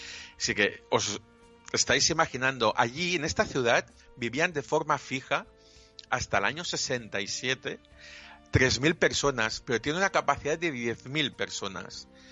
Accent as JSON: {"language": "Spanish", "region": "Catalonia", "country": "Spain", "said": "como buen catalán, que soy muy agarrado"}